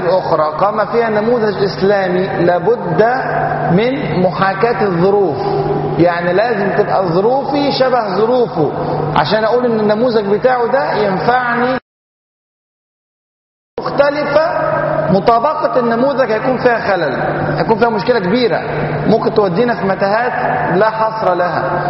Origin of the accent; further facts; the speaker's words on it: Egypt; مغايرة تماما للظروف الموجودة عندنا في مصر